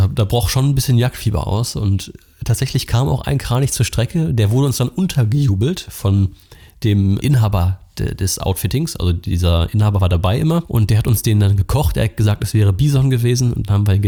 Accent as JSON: {"language": "German", "country": "Germany", "said": "Da sind wir dann doch verwöhnt als Deutsche."}